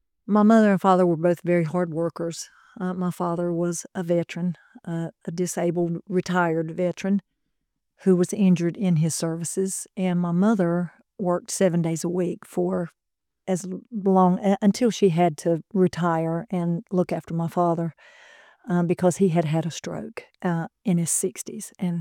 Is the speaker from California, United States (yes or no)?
no; Sneads Ferry, North Carolina, United States; because I came from such a small town, Sneed's Ferry. And I can remember introducing, when people would ask me where I was from, I would say, oh, I'm from Topsail, or it's close to Wilmington